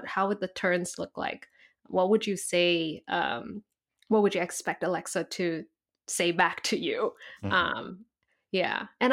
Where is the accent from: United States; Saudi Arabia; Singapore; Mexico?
Singapore; accent: Singlish; And I'm from Singapore, so we have like our Singlish accent, our slang and everything.